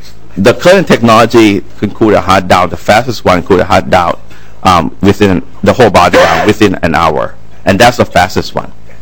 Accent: Thailand; English is a second language; moved away as an adult; now in United States; I'm originally from Thailand. I grew up in Thailand. I came here for graduate school.

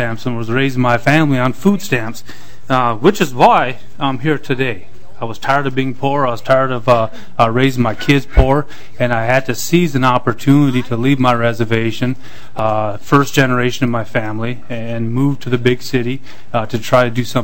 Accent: South Dakota, United States; I am originally from the Kuwichasha Lakota tribe in South Dakota. I'm also part Dakota from Crow Creek, so originally from this land before all y'all got here.

